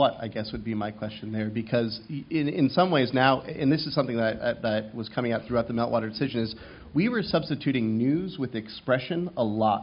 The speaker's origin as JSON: {"language": "English", "town": "Boston", "region": "Massachusetts", "country": "United States", "said": "I come from the First Circuit, I'm from Boston"}